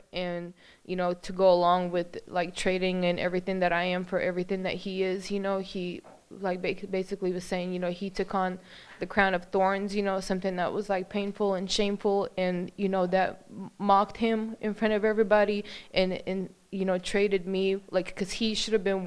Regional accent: Issaquah, Washington, United States; I'm from Issaquah.

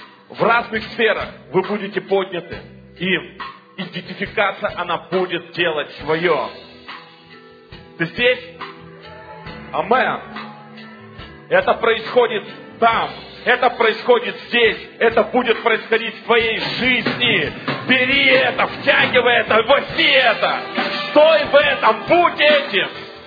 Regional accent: Ural, Russia; Вы знаете, то, откуда мы приехали, это с Урала.

